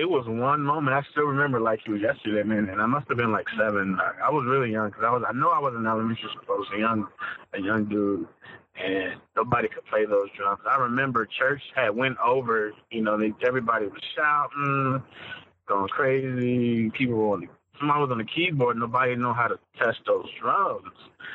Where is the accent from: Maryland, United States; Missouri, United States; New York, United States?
Maryland, United States; he started this church just when I was living in Maryland. I grew up in Maryland.